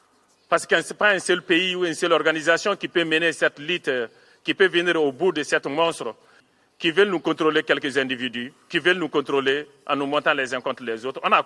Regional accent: Mali; Et je suis du Mali, de l'Afrique de l'Ouest.

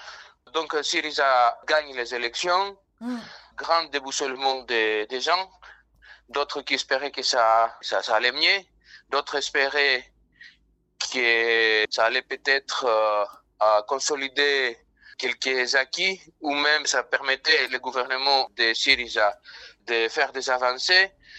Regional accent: Athens, Attica, Greece; French is a second language; now in France; j'habite en France depuis 20 ans, je travaille dans le secteur du social, je viens de Grèce, je viens d'Athènes, et voilà.

